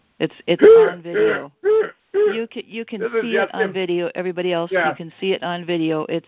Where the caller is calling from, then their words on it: Grand Portage, Minnesota, United States; I'm calling from Grand Portage.